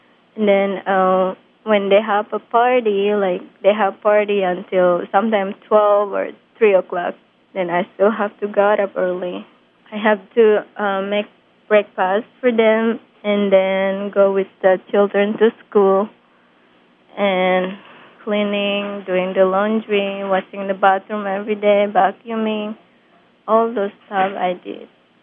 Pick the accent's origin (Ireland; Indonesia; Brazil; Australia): Indonesia; English is a second language; I came from Indonesia. … I went to employment agency like to export domestic worker to work outside of country.